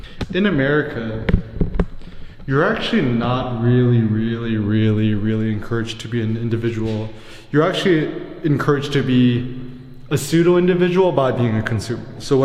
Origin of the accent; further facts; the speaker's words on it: United States; being an American, we're always saying like, oh, you know, Americans are so selfish